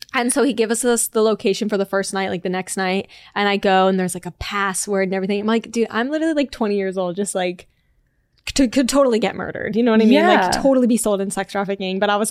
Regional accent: Cocoa Beach, Florida, United States; Yeah. Well, yeah. I wasn't born there, but I grew up there.

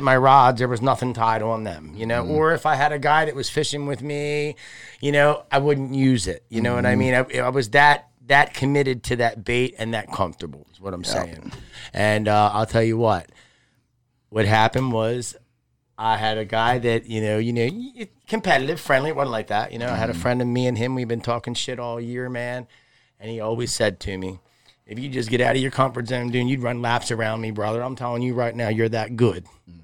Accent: United States; And I can relate a lot to you as growing up on the Susquehanna. I was a guy that grew up on the catwalk, catfishing on the bottom, you know.

